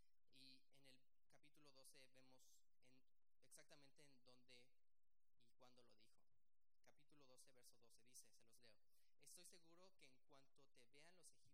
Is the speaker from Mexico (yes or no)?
yes; Mexico; yo estoy bien agringado, chale. Yo soy mexicano. No, tengo que pasar más tiempo en Tijuana. Tengo que aprender español.